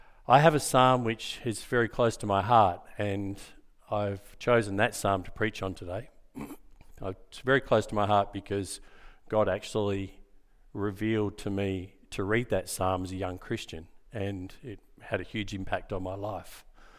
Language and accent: English; Hamilton Hill, Western Australia, Australia; now in Darlington, Australia; Loving living in the hills. I'm a Fremantle boy. I grew up in Hamilton Hill, and the last, I don't know, 12, 13 years, been living in Darlington.